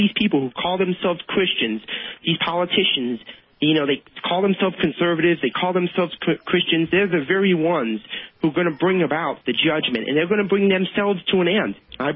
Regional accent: United States; now in Canada; First of all, I'm an American who came to Canada.

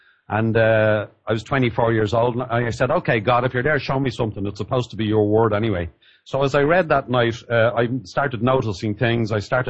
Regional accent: Ireland; accent: Irish; meeting lots of pretty American girls who thought my Irish accent was very sexy.

